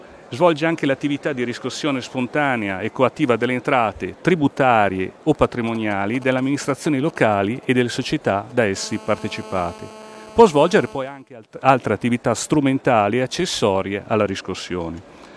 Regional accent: Cremona, Lombardy, Italy; vengo da Cremona in Lombardia

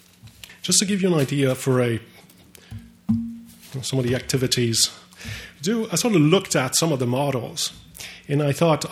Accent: Canada; As a Canadian taxpayer who does not have the luxury of not paying taxes

